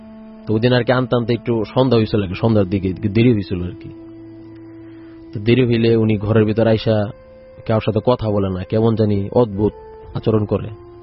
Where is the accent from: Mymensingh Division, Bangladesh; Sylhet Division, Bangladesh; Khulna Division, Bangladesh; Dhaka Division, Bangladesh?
Dhaka Division, Bangladesh; Gazipur; আমি গাজীপুর বড়বাড়ি থেকে আসছি।